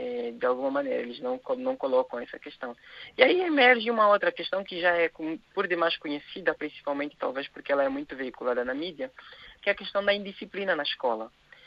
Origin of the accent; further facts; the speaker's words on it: Angola; now in Brazil; Eu sou angolano, apesar de morar no Brasil já há algum tempo, eu sou angolano.